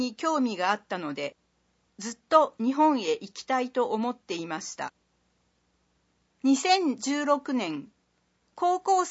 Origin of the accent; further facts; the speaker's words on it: Italy; Japanese is a second language; now in Iwakura, Japan; イタリアから来ました。22歳です。